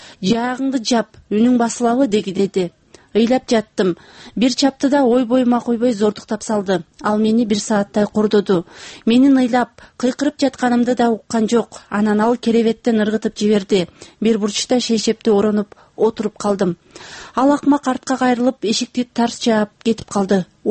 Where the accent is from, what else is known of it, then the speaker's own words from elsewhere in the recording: Andijan, Andijan Region, Uzbekistan; Мен Анжианда жарды үйбүлөдө чоңойгом.